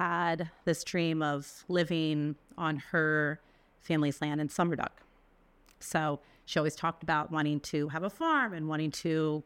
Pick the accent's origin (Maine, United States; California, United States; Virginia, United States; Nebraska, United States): Virginia, United States; Woodbridge; Well, I grew up in Woodbridge, Virginia, so yeah. Northern Virginia. I'm one of nine children.